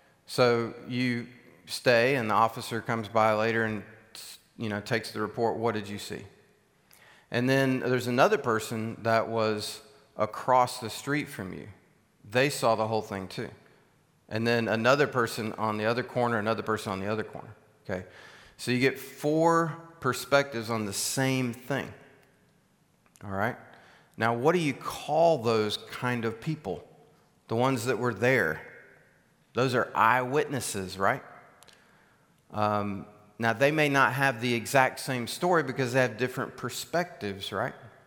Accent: South Carolina, United States; I tell you, one time, right the first year we moved up here, I'm from South Carolina, okay? So we measure our yards in acres.

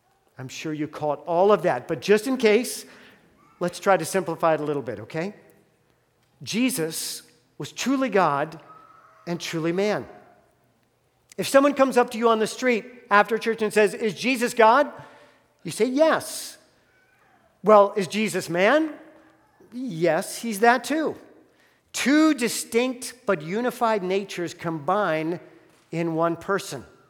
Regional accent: West Virginia, United States; Well, as much as I enjoyed growing up in the West Virginia Hills with my brothers

